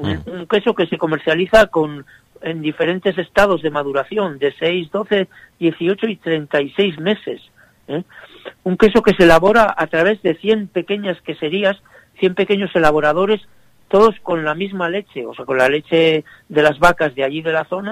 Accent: Spain; now in France; hay cosas que yo pensaba que en mi país, en España, estaban prohibidas

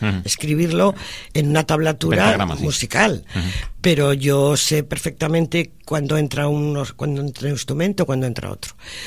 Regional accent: Laredo, Cantabria, Spain; me quedan unos años muy bonitos para poder trabajar por mi pueblo, por todo lo que me gusta, y eso es lo que voy a hacer. Y ahora pues me gustaría vivir más tiempo en Laredo

